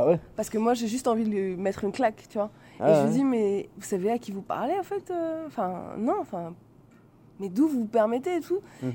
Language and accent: French; Paris, Île-de-France, France; Moi, je suis de Paris.